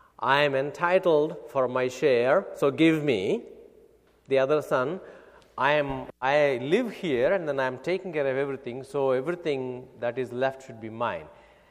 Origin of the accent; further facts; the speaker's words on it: India; Yeah, I am originally from India. You see, so I am known by where I live in our culture.